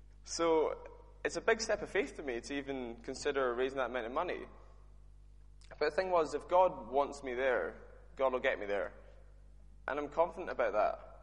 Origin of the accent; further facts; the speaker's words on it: Skye, Scotland, United Kingdom; Originally, I started my nursing course. I moved from Skye, and in my third year of uni, I looked into Christ.